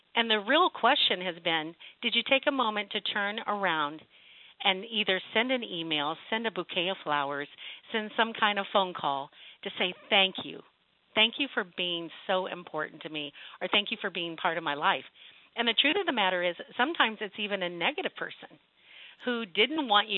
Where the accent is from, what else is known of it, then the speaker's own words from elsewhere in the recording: Dallas, Texas, United States; Hey, I'm from Dallas, Texas, but you caught me in San Diego speaking this week.